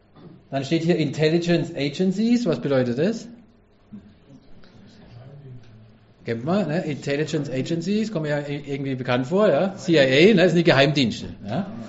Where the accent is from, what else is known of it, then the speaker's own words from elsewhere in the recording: Karlsruhe, Baden-Württemberg, Germany; Ich komme aus Karlsruhe, da steht ja eine mitten auf dem Marktplatz.